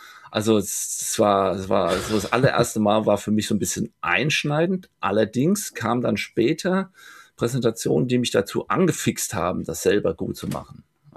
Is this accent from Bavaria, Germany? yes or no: no; Hesse, Germany; wie man bei uns in Hessen sagt, Gude.